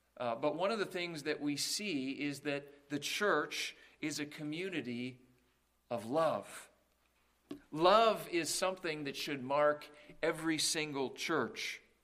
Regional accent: Canada; I grew up in Canada

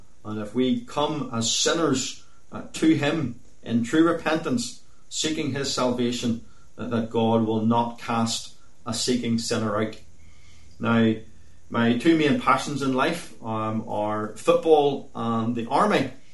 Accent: United States; born there; Now, I was born in America in 1970.

